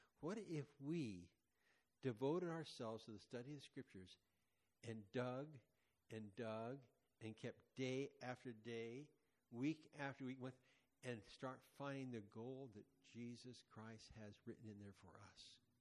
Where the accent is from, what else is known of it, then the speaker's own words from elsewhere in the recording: Quincy, California, United States; And I thought of my friend in my hometown, Quincy, California.